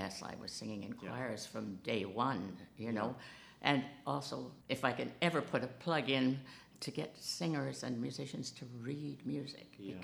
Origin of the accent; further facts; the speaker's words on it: Winnipeg, Manitoba, Canada; I came from Winnipeg